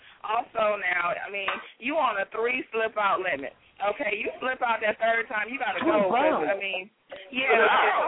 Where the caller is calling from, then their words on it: South Carolina, United States; I'm in South Carolina.